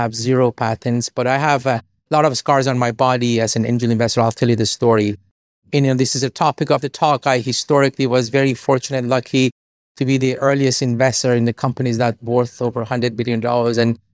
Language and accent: English; Iran; English is a second language; moved away as an adult; So I grew up in Iran. I was 10 years old when the revolution happened, and then 12 years old when the war happened.